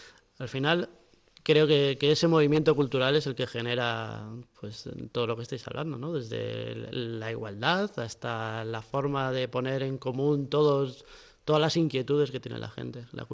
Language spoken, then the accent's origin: Spanish; Basque Country, Spain; Y eran catalanes, eran andaluces, éramos vascos, eran de Madrid